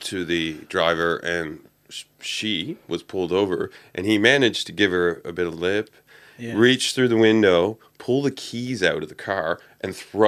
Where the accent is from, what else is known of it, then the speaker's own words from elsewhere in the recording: Canada; when we grew up, or when I grew up in Canada, riding a bike was just, you got on something and you rode a mode of transportation